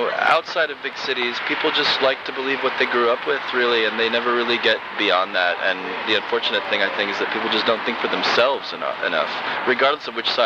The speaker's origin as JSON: {"language": "English", "town": "Manhattan", "region": "New York", "country": "United States", "said": "I came from Manhattan, yeah."}